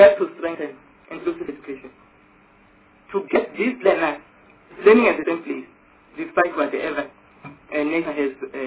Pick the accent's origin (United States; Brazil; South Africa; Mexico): South Africa; Limpopo; Don't worry, I'm from Limpopo.